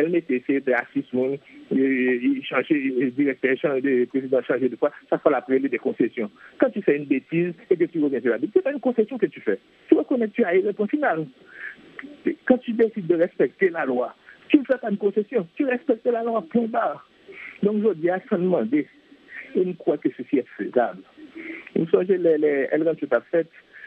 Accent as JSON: {"language": "French", "country": "Haiti", "said": "Si en tant qu'haïtien"}